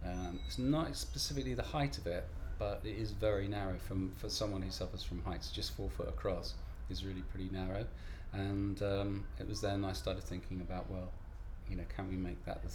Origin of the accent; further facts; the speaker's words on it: Bath, South West England, United Kingdom; I'm from Bath and I'm age 52.